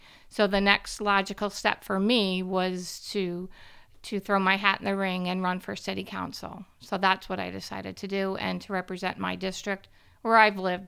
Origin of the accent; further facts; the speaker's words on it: Troy, New York, United States; I'm born and raised in Lansingburg. I just live over a couple blocks away between on 8th Ave, between 102nd, 103rd.